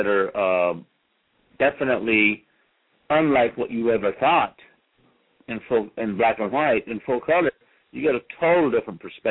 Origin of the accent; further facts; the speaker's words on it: Roswell, New Mexico, United States; I went to see my mom in Roswell, New Mexico, which is my hometown.